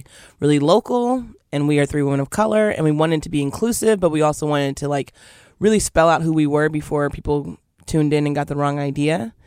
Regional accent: Seattle, Washington, United States; And we are from Seattle. So we've seen a large community our whole lives.

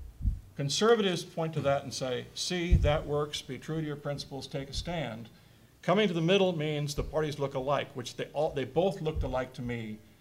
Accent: Kansas, United States; I mean, I grew up in Kansas, a Goldwater conservative.

